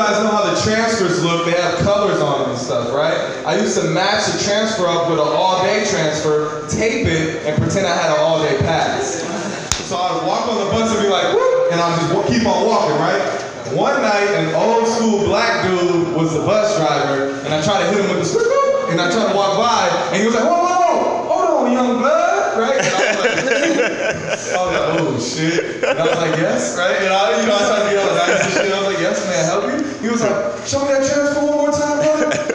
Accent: San Francisco, California, United States; I'm born and raised here. in Frisco.

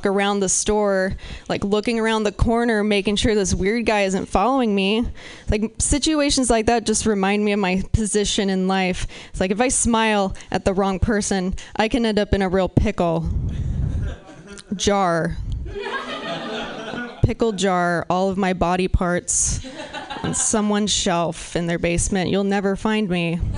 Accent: Pacific Northwest, United States; I'm from the Pacific Northwest. I have to be like passive aggressive about it.

